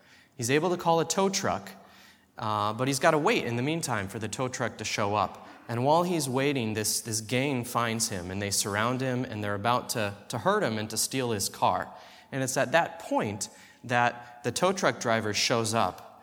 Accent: Wisconsin, United States; And I'm originally from Wisconsin. Jen and I met in Cincinnati, Ohio, where we were both working on our PhDs in Old Testament.

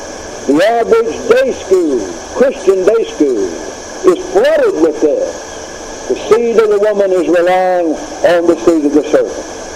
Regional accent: Jackson City, Tennessee, United States; I know in my hometown of Jackson City, Tennessee, we had a lady and her family who moved to Germany

